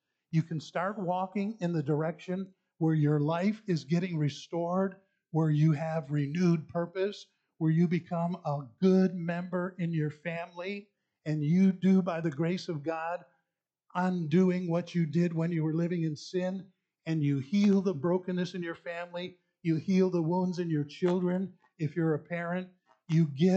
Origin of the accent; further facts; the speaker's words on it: North Tonawanda, New York, United States; When I was a little guy growing up in North Tonawanda, New York, behind our house, there was what they called the old trolley car line.